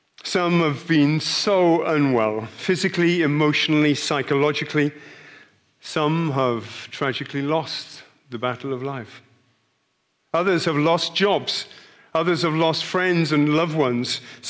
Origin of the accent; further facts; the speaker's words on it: Bridgend, Wales, United Kingdom; As we crossed through Bridgend, my hometown, then a strange event happened on the train.